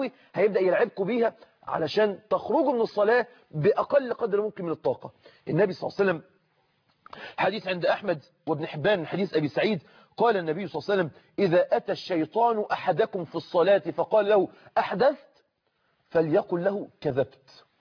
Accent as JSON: {"language": "Arabic", "country": "Egypt", "said": "زي احنا بنقول اللي عندنا في مصر كده في زغوره في بطنه"}